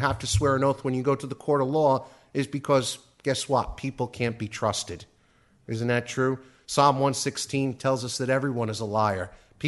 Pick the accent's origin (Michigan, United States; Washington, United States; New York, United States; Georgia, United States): New York, United States; accent: New York; I tell you, no matter where I go in this country, everybody knows I'm from New York. I can't seem to conceal that no matter where I go.